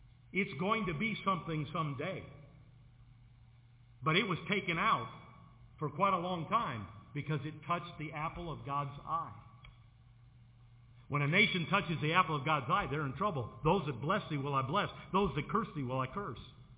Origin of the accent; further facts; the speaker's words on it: United States; I don't know about you, I love being American. I love the freedoms I have as an American.